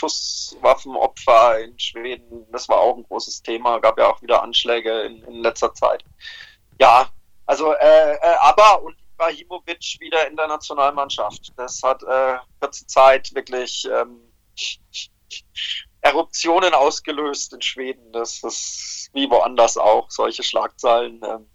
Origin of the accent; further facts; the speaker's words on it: Coburg, Bavaria, Germany; dass ich in Coburg, wo ich herkomme, jetzt wahrscheinlich nicht so glücklich wäre